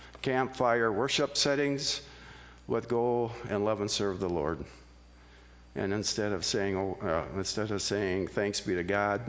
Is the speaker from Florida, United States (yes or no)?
no; Iowa, United States; I grew up in Northwest Iowa. I grew up on a farm. Went to church twice on Sunday.